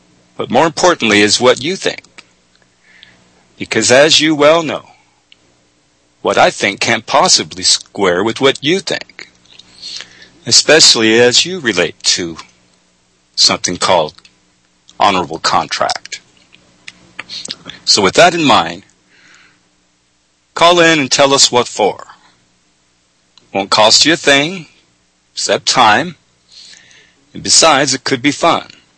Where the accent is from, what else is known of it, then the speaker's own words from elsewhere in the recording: United States; Just like you, I'm just an American, and I'll be with y'all for 1 hour.